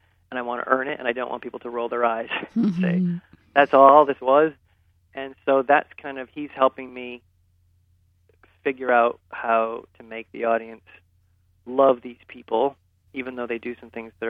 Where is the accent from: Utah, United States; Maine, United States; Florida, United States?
Maine, United States; Well, when I'm from Northern Maine, where people move more slowly and talk more slowly and think more slowly.